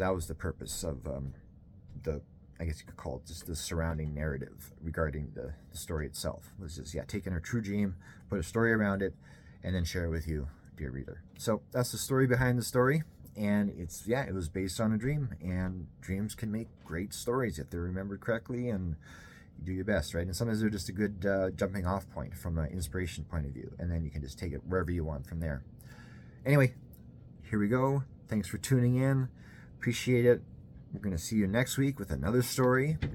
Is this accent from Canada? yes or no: yes; Canada; I'm from Canada. I live in Winnipeg, which means if you look on a map, I'm like literally my city is like smack dab in the middle of North America.